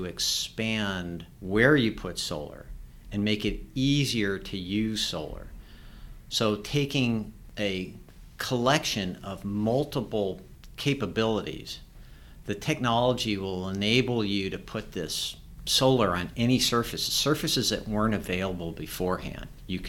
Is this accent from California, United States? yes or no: yes; California, United States; I don't remember this many fires growing up in California.